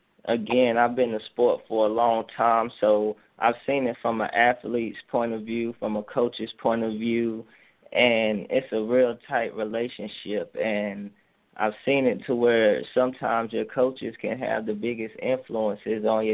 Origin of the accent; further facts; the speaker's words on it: Durham, North Carolina, United States; Well, I am from Durham, North Carolina, born and raised. I went to Northern High School, graduated from there in 2008